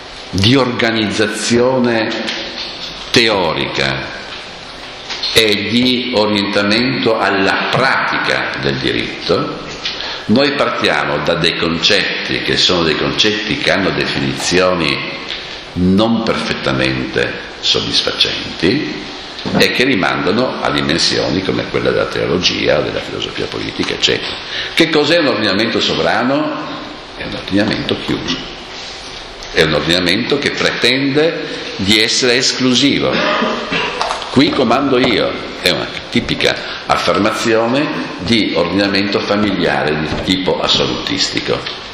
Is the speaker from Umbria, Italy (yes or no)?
no; Trieste, Friuli-Venezia Giulia, Italy; also born or lived in Bolzano; sono nato a Bolzano veramente, ma ho vissuto quasi i primi anni a Trieste, fino al 1954